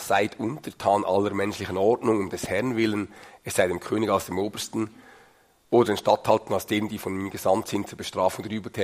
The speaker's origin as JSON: {"language": "German", "country": "Switzerland", "said": "Ich kenne kein schlimmeres Volk als Schweizer. Ich bin gerne Schweizer."}